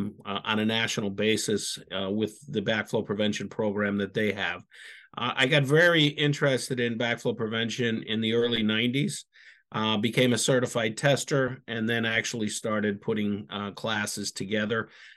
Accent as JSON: {"language": "English", "town": "Scranton", "region": "Pennsylvania", "country": "United States", "said": "I'm from Scranton, Pennsylvania. I became an apprentice plumber in 1978"}